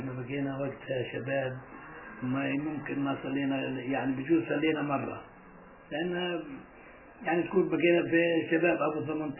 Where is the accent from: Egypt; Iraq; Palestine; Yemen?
Palestine; بس لا اجمل شيء اللي في بلادنا